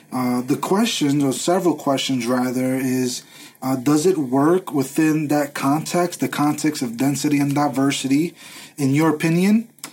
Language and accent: English; Brooklyn, New York, United States; I'm from Brooklyn, planting a church in Brooklyn in New York City.